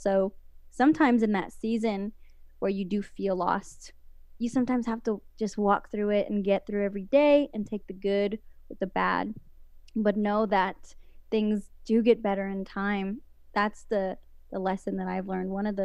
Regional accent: United States; And I was Mexican, you know, I'm Mexican American, and I just felt out of place.

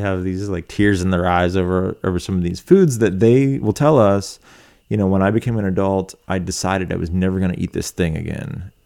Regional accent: Appalachia, United States; who you are and what your experience is as an Appalachian.

